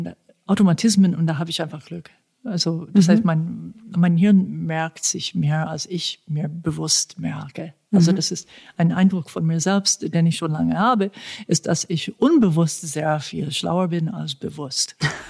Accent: the South, United States; Also das heißt, ich komme quasi aus dem Old South.

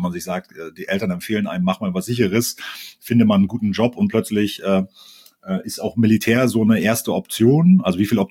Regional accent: Rügen, Mecklenburg-Vorpommern, Germany; ich bin original Rüganer, 79 geboren, schon lange her, hab das auch aus heutiger Sicht, guckt man ja mal zurück, und auch super genossen, da auf der Ostseeinsel groß zu werden

